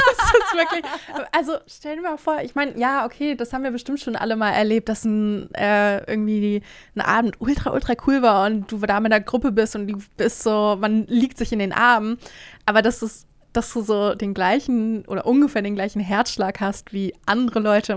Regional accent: Bremen, Germany; ich komme aus Bremen

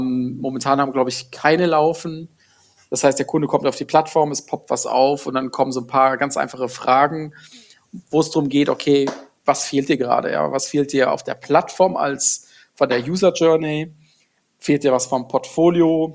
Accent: Gummersbach, North Rhine-Westphalia, Germany; born there; ich komme gebürtig aus Gummersbach, aus dem Oberbergischen Kreis, was 1/2 Stunde von Köln ist

